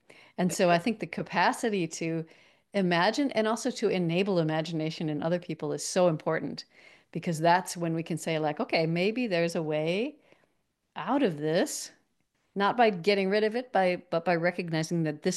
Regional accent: Minneapolis, Minnesota, United States; I grew up in Minneapolis in Minnesota, and there was a children's theater school that was connected to a professional theater.

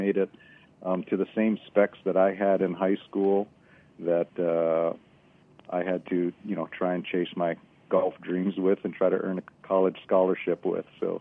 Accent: Kaneohe, Hawaii, United States; I grew up in Kaneohe, and I played there.

